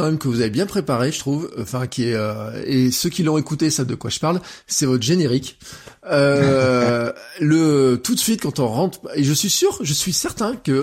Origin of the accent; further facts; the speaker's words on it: Auvergne-Rhône-Alpes, France; comment moi, en tant qu'Auvergnat, je voudrais avoir de l'information de ma collectivité